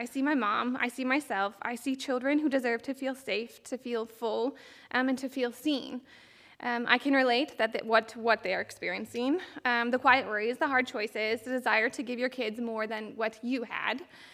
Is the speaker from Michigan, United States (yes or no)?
yes; Charlotte, Michigan, United States; And then I grew up in the Charlotte area, and we currently live right between Portland and Ionia, and our girls go to Portland.